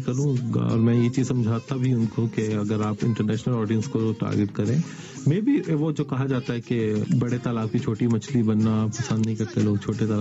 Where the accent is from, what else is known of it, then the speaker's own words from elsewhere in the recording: Faisalabad, Punjab, Pakistan; also born or lived in Lahore; now in London, United Kingdom; فیصل آباد سے جب میں نے اپنے ایجوکیشن کمپلیٹ کی تھی، پھر میں لاہور آیا تھا